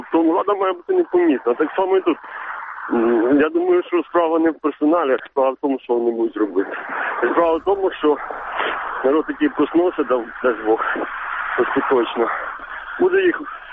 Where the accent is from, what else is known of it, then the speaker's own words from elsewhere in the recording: Lutsk, Volyn Oblast, Ukraine; Я з Луцька